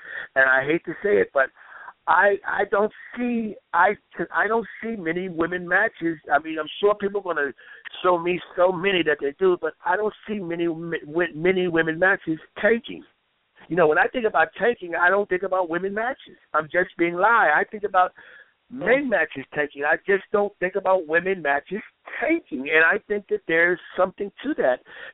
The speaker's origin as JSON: {"language": "English", "country": "United States", "said": "I look at our American players, and I mean, I'm American, so I'm a little bit biased"}